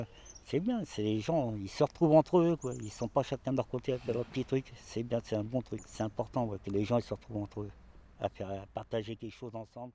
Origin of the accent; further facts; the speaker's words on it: Nantes, Pays de la Loire, France; parce que je suis quelqu'un de Dervalière, je ne connais personne là-bas.